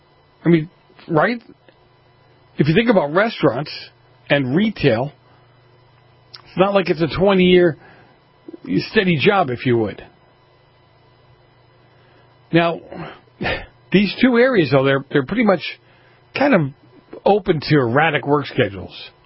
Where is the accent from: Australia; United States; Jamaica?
United States; East Coast; the ones that I grew up with on the East Coast, which were pretty much enclosed in a big brick building, right?